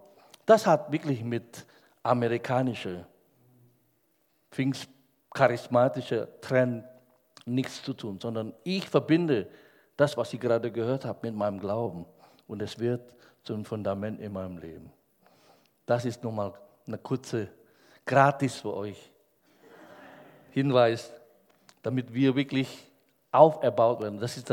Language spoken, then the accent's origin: German; Indonesia; German is a second language; moved away as an adult; now in Germany; Ich komme aus Indonesien, bin mit 19 nach Deutschland gekommen, wollte Medizin studieren